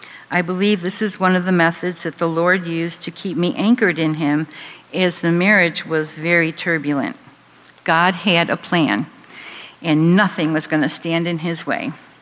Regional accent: Rochester, New York, United States; I moved my children back to my hometown of Rochester, New York, in January 1988.

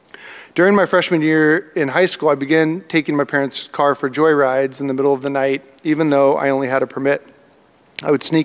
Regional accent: Salem, Oregon, United States; also born or lived in Whittier, California; I was born in Whittier, California. My parents both graduated from Long Beach State University, which is where they met. They moved our family to Salem, Oregon from Los Angeles when I was one

